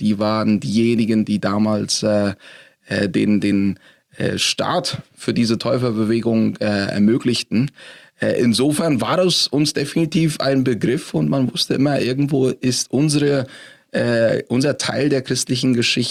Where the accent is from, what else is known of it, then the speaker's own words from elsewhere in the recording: Paraguay; ich bin so zweisprachig aufgewachsen in Paraguay und das war auch unsere Lebenswelt.